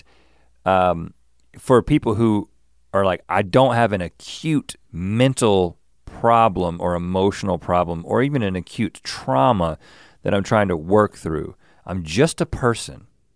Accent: Buies Creek, North Carolina, United States; I grew up in Buies Creek.

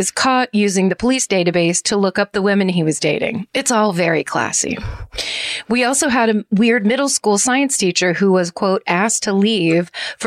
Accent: Madison, Connecticut, United States; I grew up in Madison, Connecticut, where Murder on Middle Beach takes place.

